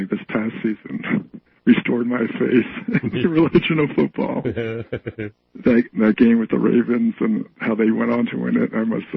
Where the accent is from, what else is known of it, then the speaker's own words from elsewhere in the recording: Omaha, Nebraska, United States; also born or lived in Philadelphia; Well, you know, I was born in Philly, and then I lived in Omaha for a while, went to high school there, and then I went to college. That's what brought me out to Colorado.